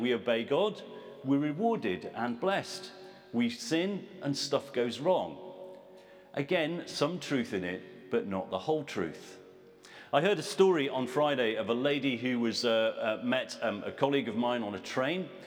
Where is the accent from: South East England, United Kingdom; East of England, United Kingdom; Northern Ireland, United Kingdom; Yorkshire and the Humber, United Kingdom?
Yorkshire and the Humber, United Kingdom; Bradford; now in England; I was brought up in Bradford. So the southeast is a new thing to me. We've been here for about the last 4 or 5 years now.